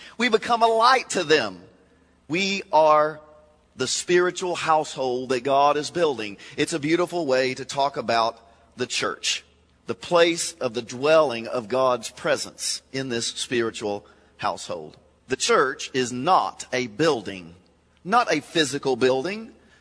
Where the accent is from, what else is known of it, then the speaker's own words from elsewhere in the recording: Kentucky, United States; No, I'm from Kentucky. I was an old chunk of coal.